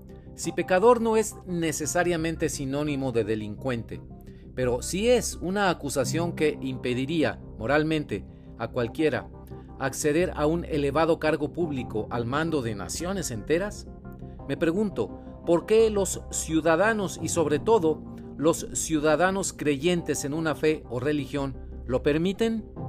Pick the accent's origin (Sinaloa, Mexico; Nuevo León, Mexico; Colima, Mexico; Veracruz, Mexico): Nuevo León, Mexico; Monterrey; Yo soy periodista de Monterrey, México, de la Sultana del Norte, junto con mi taza de café en mi pequeño estudio aquí en la ciudad regiomontana en donde vivo.